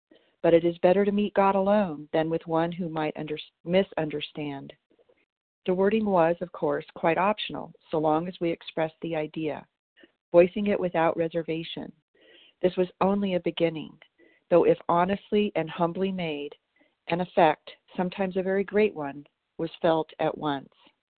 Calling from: Tennessee, United States; Today I'm calling you from Tennessee.

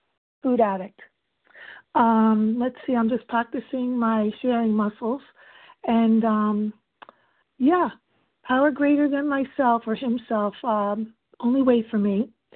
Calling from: New Jersey, United States; New Jersey, my friend.

